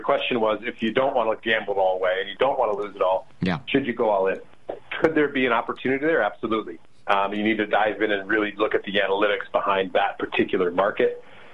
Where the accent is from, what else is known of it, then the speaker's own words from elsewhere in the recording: Minneapolis, Minnesota, United States; I'm from Minneapolis, and I know our local government was getting together and trying to put together a proposal for Amazon to move in town.